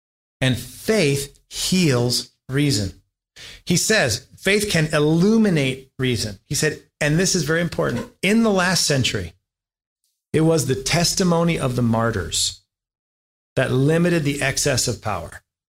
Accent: United States; It's okay. I'm American. I'll solve your problems.

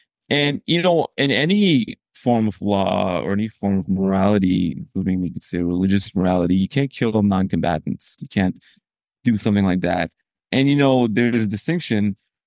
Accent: United States; particularly as I feel kind of responsible as an American taxpayer.

